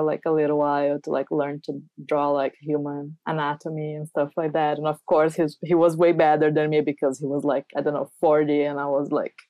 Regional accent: Porto Alegre, Rio Grande do Sul, Brazil; I'm from the south of Brazil. My hometown is Porto Alegre, the last state down there in Brazil.

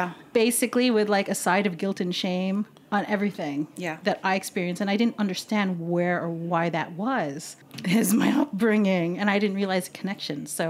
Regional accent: New York, United States; born there; I was born in New York, yeah.

